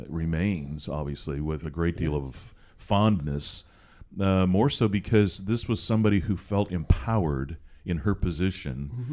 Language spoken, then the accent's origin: English; Seattle, Washington, United States; I mean, I'm from Seattle originally, okay?